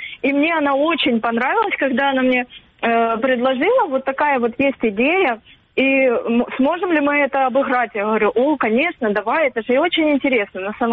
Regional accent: Donetsk Oblast, Ukraine; хоть я и родом из Донецкой области, но в Солидаре и окрестностях я не была никогда

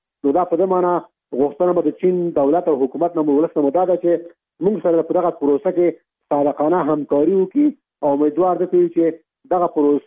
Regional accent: Afghanistan; مونږ ټول افغانان یو، د دې وطن بچیانو، دا وطن په مونږ حق لري.

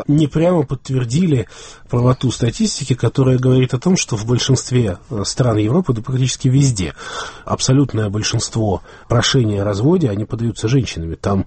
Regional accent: Belarus; я народом из Беларуси

